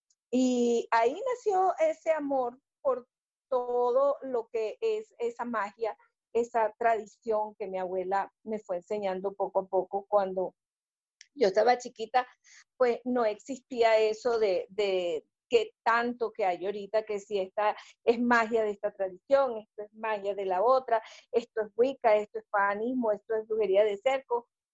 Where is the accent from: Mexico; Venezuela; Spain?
Venezuela